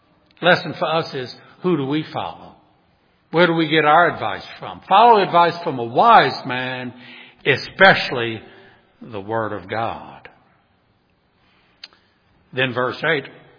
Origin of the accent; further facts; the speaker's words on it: New Orleans, Louisiana, United States; When I grew up back in New Orleans, we had a man on our street, and it was just a typical, I guess, middle class, maybe lower middle class street.